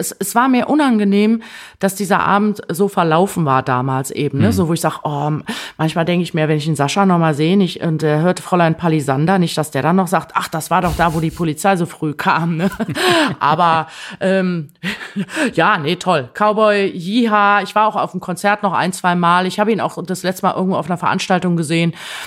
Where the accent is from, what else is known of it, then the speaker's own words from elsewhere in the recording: Rhineland, Germany; Das ist mir als Rheinländerin immer noch ein bisschen zu schroff.